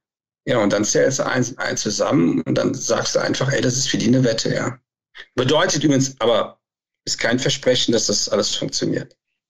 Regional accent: North Rhine-Westphalia, Germany; Da, wo ich herkomme, zwischen Köln und Aachen

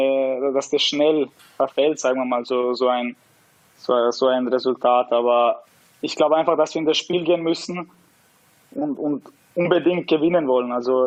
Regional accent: Austria; ich bin in Österreich geboren, ich bin aufgewachsen hier und alles

